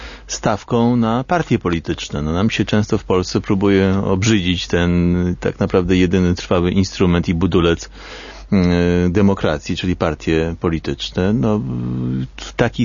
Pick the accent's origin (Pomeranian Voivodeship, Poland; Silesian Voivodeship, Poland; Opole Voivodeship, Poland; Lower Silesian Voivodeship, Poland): Pomeranian Voivodeship, Poland; Gdańsk; też jestem z Gdańska.